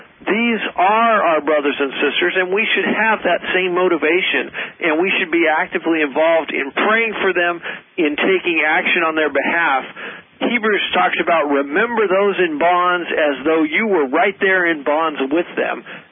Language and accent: English; United States; And, you know, as an American, that just freaked me out.